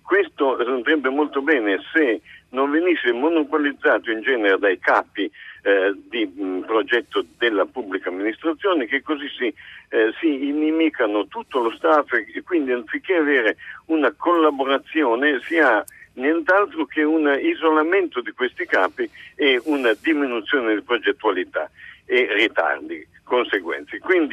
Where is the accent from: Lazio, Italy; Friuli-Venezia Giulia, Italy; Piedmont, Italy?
Piedmont, Italy; Turin; Siamo da Torino, faccio sì. Seguito dal sud effettivamente, ma sono torinese.